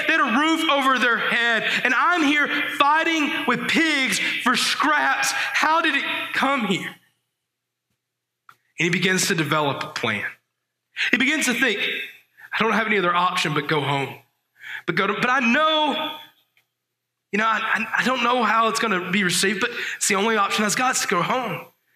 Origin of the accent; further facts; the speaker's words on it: Arkansas, United States; Now, I'm from Arkansas, and we know a lot about pigs. We love pigs in Arkansas.